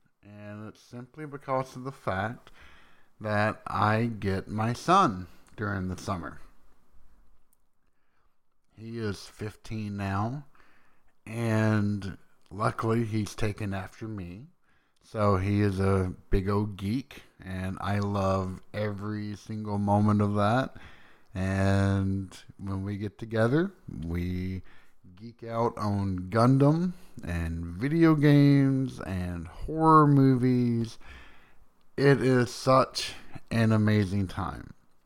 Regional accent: Tennessee, United States; Even though I am from Tennessee, which, while not the most extreme of locations, is well known for its hot weather

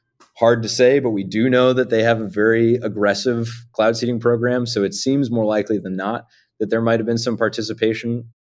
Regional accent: Connecticut, United States; I grew up in Connecticut on Long Island Sound.

